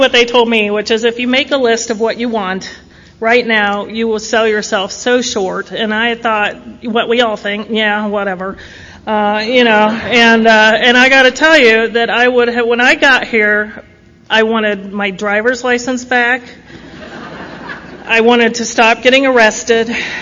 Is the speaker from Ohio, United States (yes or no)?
yes; Ohio, United States; also born or lived in California; I did not want to be from Ohio. I was born in California. By the time I was six, I knew I was born in California, and I was very annoyed that they had moved to Ohio.